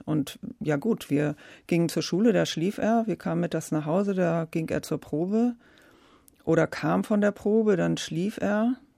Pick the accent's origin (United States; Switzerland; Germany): Switzerland; Zurich; born there; In der Zeit danach deshalb, ich bin in Zürich geboren, weil er in Deutschland noch nicht wieder auftreten durfte.